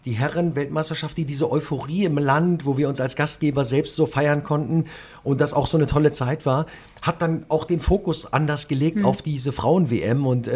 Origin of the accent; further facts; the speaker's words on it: Wolfsburg, Lower Saxony, Germany; born there; sehe ich natürlich als gebürtiger Wolfsburger ganz genauso.